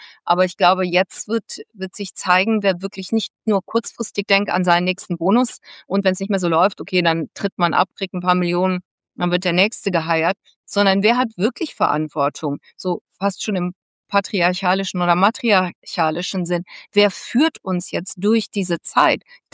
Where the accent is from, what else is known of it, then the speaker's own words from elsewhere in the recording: United States; German is a second language; vor allen Dingen als Amerikaner, die ich ja bin